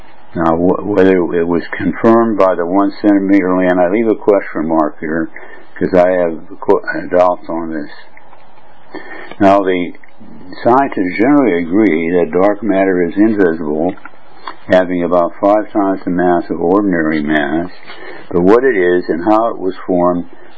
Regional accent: United States; now in Hong Kong; I'm an American living in Hong Kong and Berlin

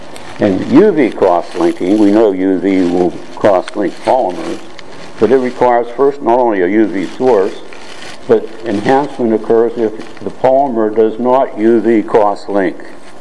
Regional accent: United States; now in Hong Kong; I'm an American. Well, I show here Berlin, but I live in Hong Kong as well.

